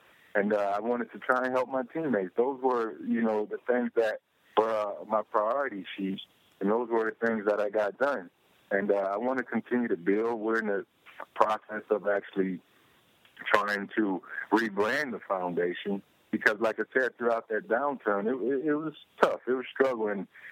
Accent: Belgrade, Florida, United States; such as my hometown of Belgrade, Florida.

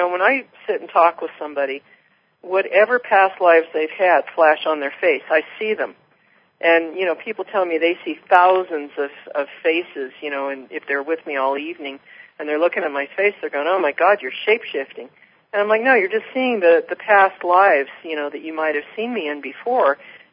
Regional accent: San Francisco, California, United States; And maybe because I grew up in San Francisco, but I never got it.

